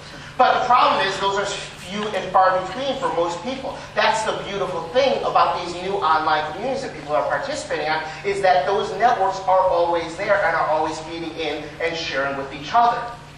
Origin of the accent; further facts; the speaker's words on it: Chicago, Illinois, United States; Since I'm from Chicago, you know